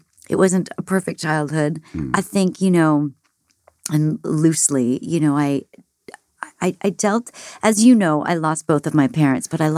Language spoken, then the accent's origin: English; Canada; I grew up in Canada.